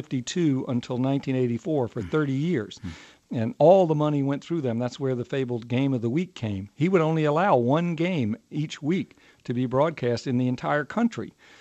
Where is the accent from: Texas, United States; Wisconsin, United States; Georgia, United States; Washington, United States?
Georgia, United States; Atlanta; I grew up in Atlanta. I was born in Atlanta